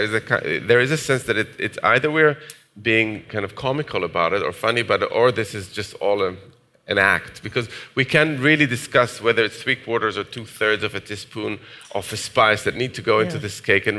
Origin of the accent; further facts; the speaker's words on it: Jerusalem, Jerusalem District, Israel; So it started off from this corner of the Mediterranean where I grew up in Jerusalem